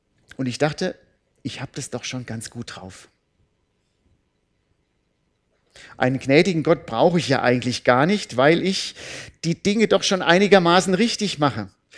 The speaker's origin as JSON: {"language": "German", "town": "Crumstadt", "region": "Hesse", "country": "Germany", "tie": "born or raised there", "said": "Als ich so 11, 12 Jahre alt war, da ging ich in meinem Heimatdorf in Krummstadt in die Jungschar."}